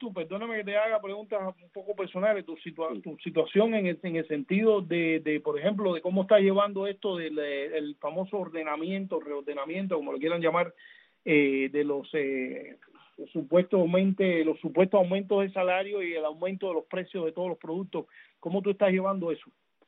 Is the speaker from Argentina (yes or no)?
no; Cuba; moved away as an adult; yo salí de Cuba en balsa con 21 años